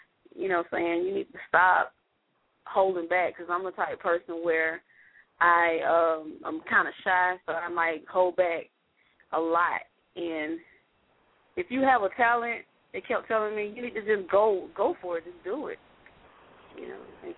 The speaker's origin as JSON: {"language": "English", "town": "Atlanta", "region": "Georgia", "country": "United States", "said": "Well, I'm from Atlanta, as y'all know."}